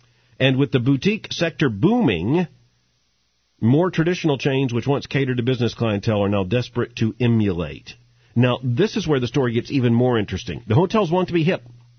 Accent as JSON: {"language": "English", "country": "United States", "tie": "born or raised there", "said": "Now, I don't know about you, but growing up in America, I just associate a hotel room with a Gideon's Bible."}